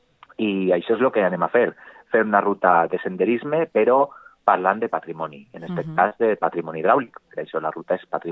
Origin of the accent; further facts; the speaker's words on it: Vila-real, Valencian Community, Spain; tots és que vivim o som de Vila-real